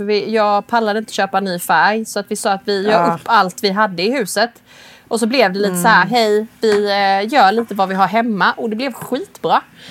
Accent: Småland, Sweden; accent: Småland dialect; Jo, jag pratar småländska.

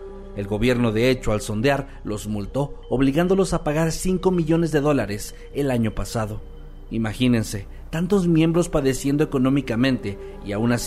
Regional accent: Argentina; soy de Argentina.

